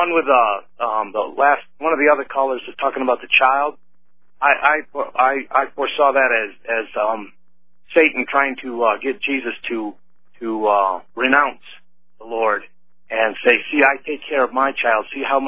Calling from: Montana, United States

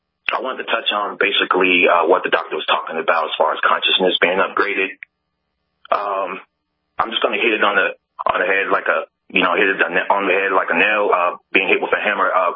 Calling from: North Carolina, United States; from Great Dogwood State, North Carolina.

